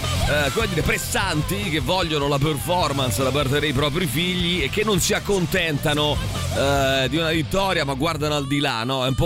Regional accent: Bologna, Emilia-Romagna, Italy; sapete che sono di Bologna

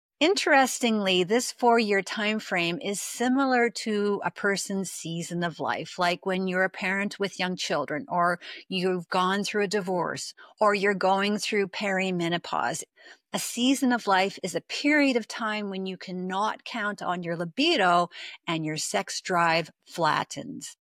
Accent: Canada; I'm Canadian

